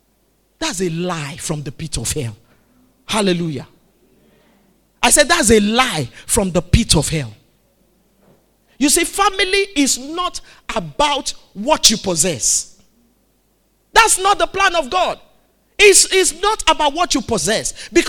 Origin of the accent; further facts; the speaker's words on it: Nigeria; Nobody came from Cameroon to come and rule in Nigeria. We are born here. We're from Nigerian families.